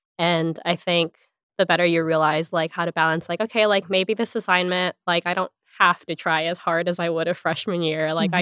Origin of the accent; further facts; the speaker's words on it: Hawaii, United States; I mean, I'm from Hawaii originally, so it was kind of like far enough away, but also the closest I could get while still leaving the island.